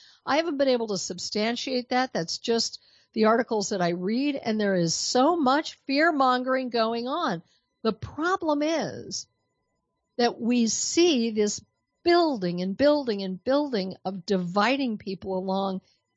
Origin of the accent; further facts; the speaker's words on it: Denver, Colorado, United States; from my hometown of Denver, Colorado